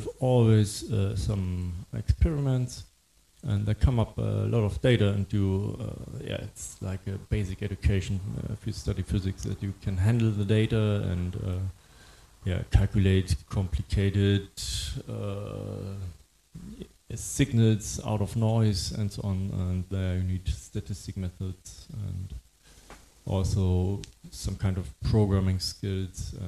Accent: Germany; I was born in the German Democratic Republic and grew up there until kind of Germany was reunited

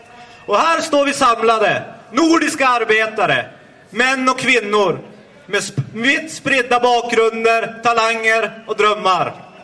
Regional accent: Norrland, Sweden; Det glädjer mitt norrländska hjärta att få komma till Ludvika.

